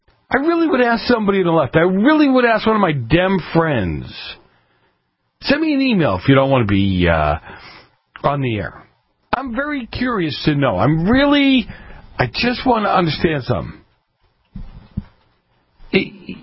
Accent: Boston, Massachusetts, United States; I grew up in Boston at a time when the Red Sox, the beloved Red Sox, they couldn't win if the other team didn't show up.

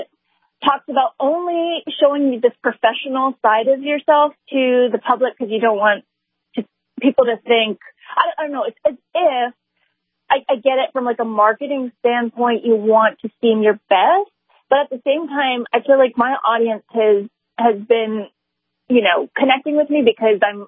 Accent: Hawaii, United States; I'm from the islands. I'm from Hawaii.

